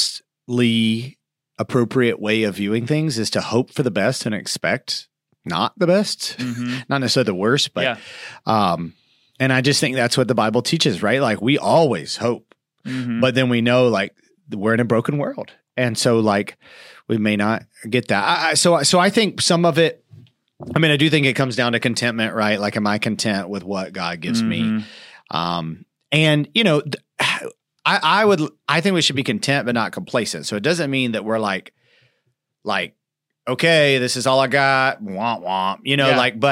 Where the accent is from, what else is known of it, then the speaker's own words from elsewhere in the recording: United States; And for me as an American, I think I could easily compare myself to so many people